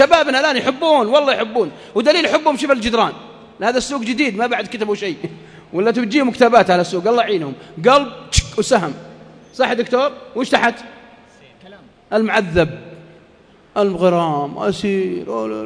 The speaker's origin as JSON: {"language": "Arabic", "country": "Saudi Arabia", "said": "اللي يسمونها فياقرا عندنا في السعودية"}